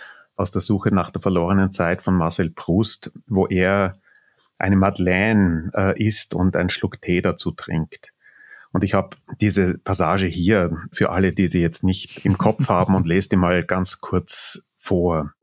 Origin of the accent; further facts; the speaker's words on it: Austria; ich bin nicht in der Türkei aufgewachsen, sondern in Österreich.